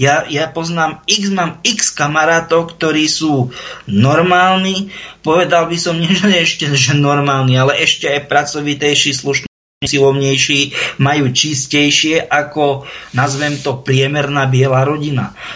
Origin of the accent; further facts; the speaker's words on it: central Slovakia, Slovakia; lebo ja som zo stredného Slovenska a to je, blízko je Sliač